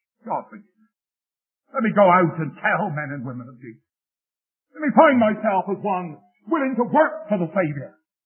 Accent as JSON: {"language": "English", "region": "England", "country": "United Kingdom", "said": "Please, in case you didn't know, I'm an Englishman."}